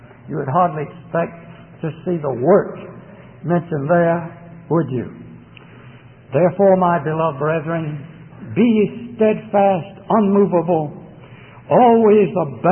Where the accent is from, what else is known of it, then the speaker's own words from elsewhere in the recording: Augusta, Georgia, United States; now in Birmingham, United States; that only we Southerners can sing, especially Georgia crackers. I was brought up in Augusta, Georgia, and we now live in Birmingham, Alabama.